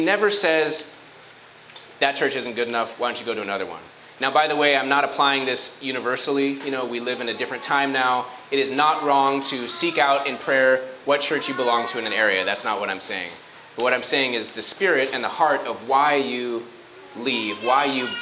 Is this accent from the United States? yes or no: no; Philippines; As a third culture kid growing up in the Philippines